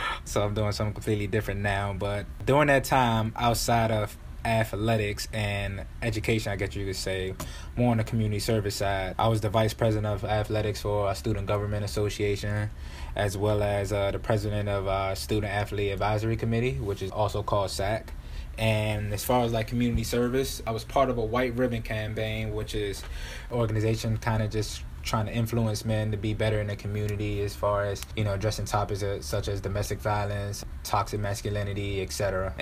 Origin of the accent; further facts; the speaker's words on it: Washington, District of Columbia, United States; now in New York, United States; I am originally from Washington, D.C., currently reside in Harlem, New York right now.